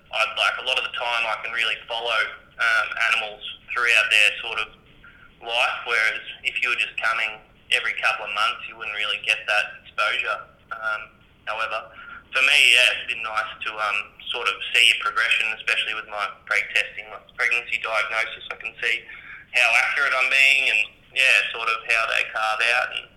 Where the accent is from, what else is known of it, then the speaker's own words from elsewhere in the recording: Victoria, Australia; I'm from Victoria originally. My parents have a small, compared to the operations up here, Old Hereford property.